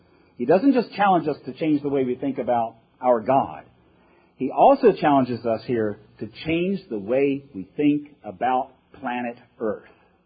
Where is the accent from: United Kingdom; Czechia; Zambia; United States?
United States; Virginia; I come from Virginia.